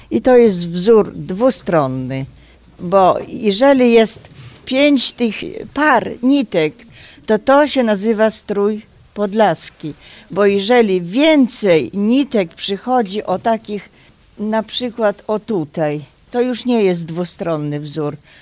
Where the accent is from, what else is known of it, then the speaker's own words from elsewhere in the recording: Nowy Holeszów, Lublin Voivodeship, Poland; Przyjechałam z Nowego Choleszowa. To jest powiat włodawski.